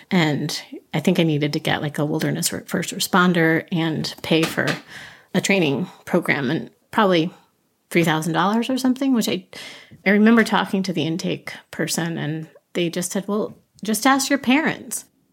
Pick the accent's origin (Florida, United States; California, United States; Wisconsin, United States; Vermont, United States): Vermont, United States; Washington; I grew up in Washington, Vermont, which is a little town, a few towns over from here.